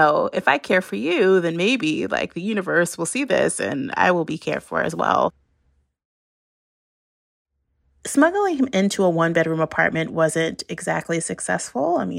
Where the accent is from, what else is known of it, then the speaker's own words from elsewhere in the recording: New York City, New York, United States; I grew up in New York City, mostly in the 80s and 90s.